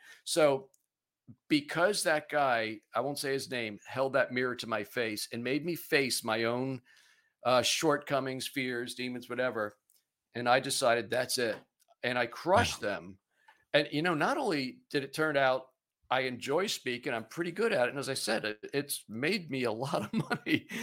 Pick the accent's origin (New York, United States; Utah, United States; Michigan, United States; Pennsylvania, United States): Pennsylvania, United States; I'm originally from Pennsylvania. It's where I am now.